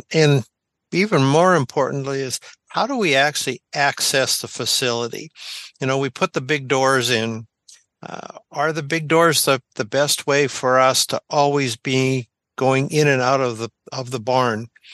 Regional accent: Western Canada, Canada; now in United States; Growing up in Western Canada, I got to see how we did things there. And then since moving to Kentucky

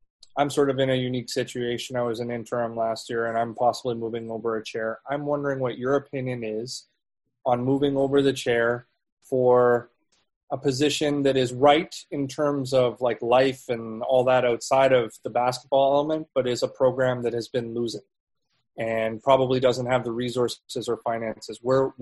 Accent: Toronto, Ontario, Canada; I'm from Toronto, Ontario.

